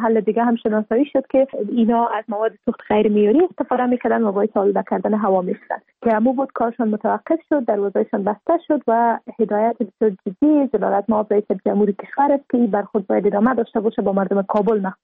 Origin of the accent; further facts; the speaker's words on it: Afghanistan; به عنوان یک افغان